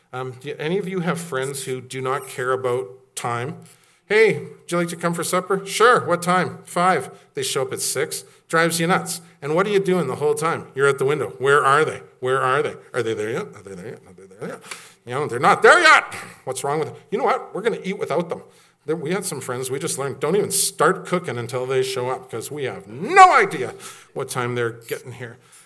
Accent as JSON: {"language": "English", "town": "Salmon Arm", "region": "British Columbia", "country": "Canada", "tie": "born or raised there", "said": "Now, I grew up in Salmon Arm, BC."}